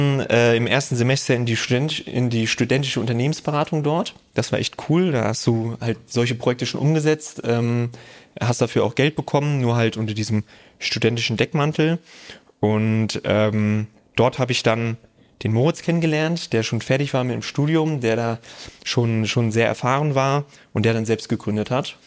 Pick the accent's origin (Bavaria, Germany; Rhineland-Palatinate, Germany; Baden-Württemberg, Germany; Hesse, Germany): Hesse, Germany; Hofheim am Taunus; in meinem Heimatort in der Nähe von Frankfurt, Hofheim heißt es, am Taunus